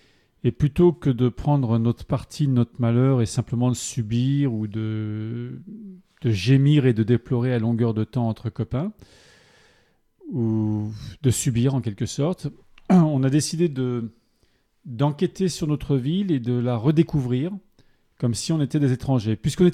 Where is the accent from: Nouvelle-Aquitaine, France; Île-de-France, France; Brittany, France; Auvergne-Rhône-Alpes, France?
Auvergne-Rhône-Alpes, France; Grenoble; je crois qu'on est de Grenoble. Et en tant que Grenoblois